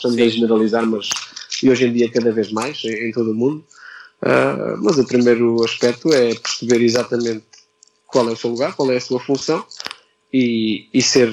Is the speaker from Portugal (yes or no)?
yes; Peniche, Leiria, Portugal; also born or lived in Caldas da Rainha; Sim, eu nasci nas Caldas da Rainha, que fica perto do Conselho de Peniche, onde eu fui criado, onde eu vivi, onde é a minha família natural.